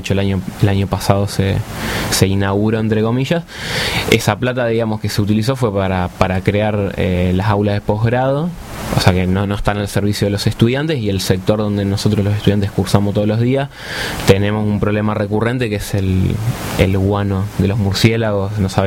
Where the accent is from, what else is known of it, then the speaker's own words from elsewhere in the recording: Argentina; Nosotros, por lo menos lo que siempre discutimos, somos la juventud de la Argentina, o esa juventud que en el 2001 participó en la calle lo que fue la rebelión popular